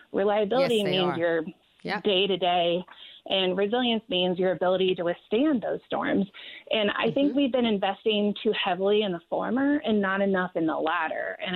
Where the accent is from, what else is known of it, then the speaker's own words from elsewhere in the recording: Virginia, United States; Where my home state of Virginia did that.